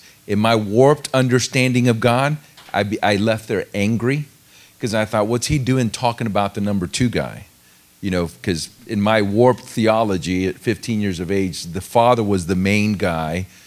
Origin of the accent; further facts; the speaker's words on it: Florida, United States; also born or lived in Puerto Rico; I grew up in a Catholic home. I was born in Puerto Rico. We lived there until I was 8. Moved to Central Florida. Went to the Catholic Church there, Our Lady of Grace.